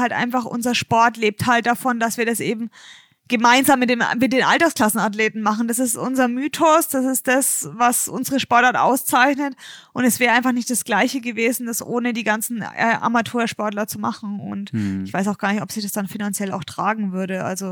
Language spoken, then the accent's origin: German; Bayreuth, Bavaria, Germany; Ich komme ja aus Bayreuth und da ist Rot natürlich nicht weit weg.